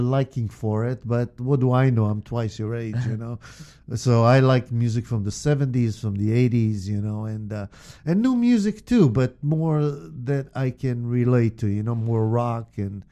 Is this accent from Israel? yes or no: yes; Israel; I mean, I'm from Israel, and I also liked American music, European music and stuff.